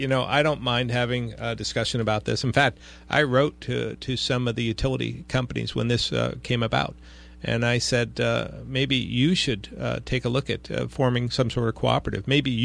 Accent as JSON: {"language": "English", "town": "Barre", "region": "Vermont", "country": "United States", "tie": "born or raised there", "said": "I grew up in Barrie, rich ethnic history there, all revolving around the economy, which is Granite."}